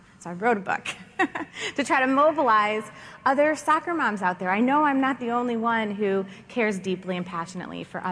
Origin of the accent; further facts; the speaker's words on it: United States; born there; just because I was born in America, why my life was different.